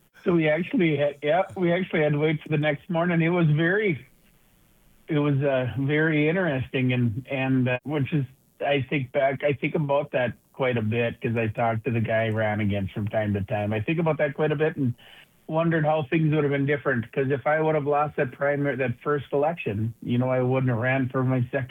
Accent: Watford City, North Dakota, United States; Watford City is my hometown. I was born and raised in Watford City. One of the first sets of twins, I think, in the 70s that were born in our hospital here.

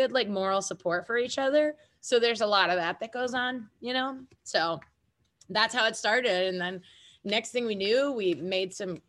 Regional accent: East Coast, United States; and I am from the East Coast.

